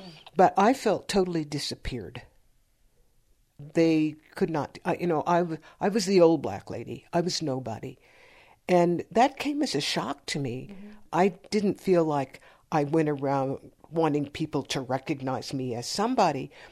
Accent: Berkeley, California, United States; So I grew up on the Berkeley campus.

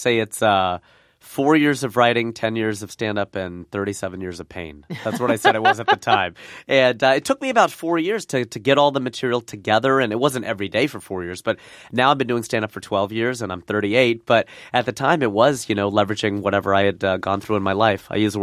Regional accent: Fairfield, Ohio, United States; also born or lived in Hamilton; I was born in Hamilton. I was raised in Fairfield. And I went to Fairfield High School, went to University of Cincinnati, and I worked at Procter & Gamble. So I'm about as Cincinnati as it gets.

